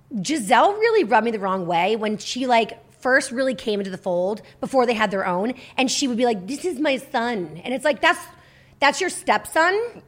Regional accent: Massachusetts, United States; I am so into them because I'm from Massachusetts.

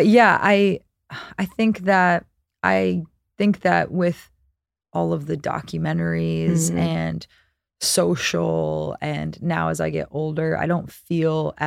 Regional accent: East Coast, United States; Oh yeah, I'm from the East Coast, blah, blah, blah.

